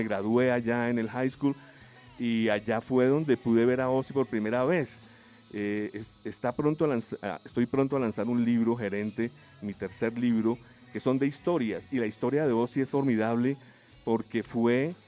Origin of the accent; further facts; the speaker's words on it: Colombia; yo le dije, yo soy colombiano y he estado muchos años esperando conocerle.